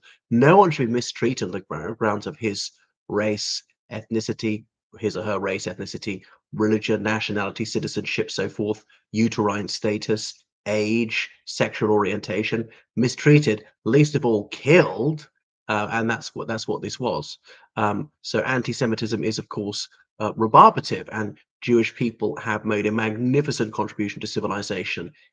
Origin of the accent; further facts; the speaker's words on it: Ireland; from Ireland, so welcome back to my channel.